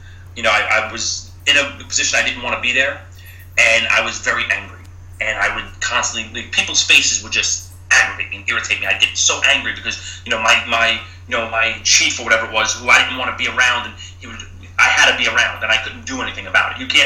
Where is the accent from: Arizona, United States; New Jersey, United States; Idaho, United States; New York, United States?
New York, United States; I grew up on Staten Island.